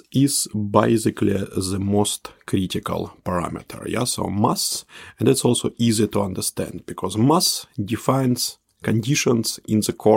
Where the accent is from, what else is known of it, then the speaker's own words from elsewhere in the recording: Saint Petersburg, Russia; born there; English is a second language; moved away as an adult; also born or lived in Zurich, Switzerland; So, I was born in Soviet Union in Leningrad. I also was a master, or how we say in Soviet Union, specialist scientist, student in the St. Petersburg State University. Then I immediately moved to a beautiful Switzerland.